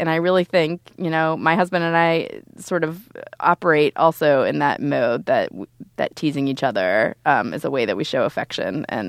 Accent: Youngstown, Ohio, United States; I was just home in Youngstown. I come from Youngstown, Ohio.

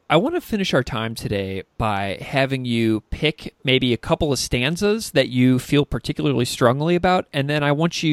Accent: Missouri, United States; I'm from Missouri, and, like, so I read that, and it just absolutely crystal clear makes sense to me

